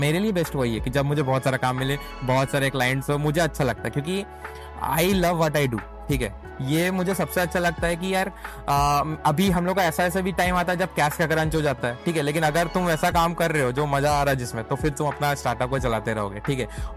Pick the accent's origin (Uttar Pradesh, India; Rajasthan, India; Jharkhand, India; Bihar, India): Jharkhand, India; मैं झारखंड से हूँ ठीक है, झारखंड से हूँ लाइक मेरे पापा वहाँ पे मतलब गवर्नमेंट जॉब थे तो वहाँ पोस्ट थे वहाँ पे हम लोग थे